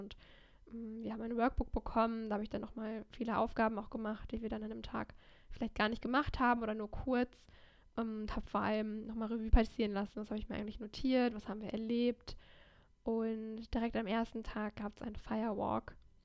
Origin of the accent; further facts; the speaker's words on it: Düsseldorf, North Rhine-Westphalia, Germany; Ich komme nämlich aus Düsseldorf, das heißt, es war direkt nebenan.